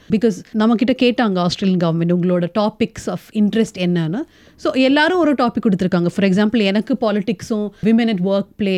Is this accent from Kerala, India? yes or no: yes; Kerala, India; first language Malayalam; Tamil is a second language; So நான் படித்ததும் எல்லாம் கேரளாவில், நான் ஒரு மலையாளி, அதனால என் தமிழ் கொஞ்சம் மலையாளம் மாதிரி இருக்கும்.